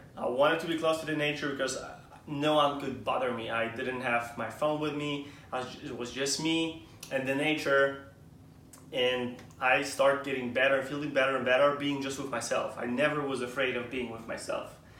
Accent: Germany; especially I was growing up in Germany, that were reading, like we started the year in high school

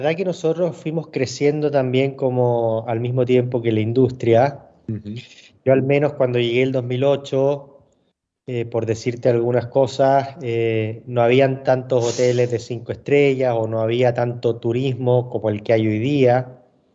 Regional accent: Chile; Después trajimos, como somos chilenos, trajimos un Sauvignon Blanc de Chile, de Casablanca.

